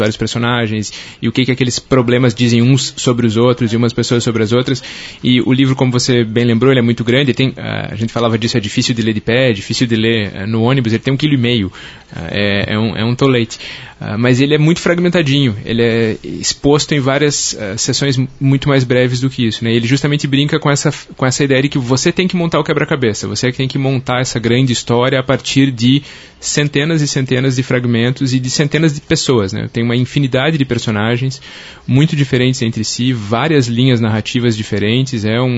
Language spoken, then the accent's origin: Portuguese; Curitiba, Paraná, Brazil; eu sou de Curitiba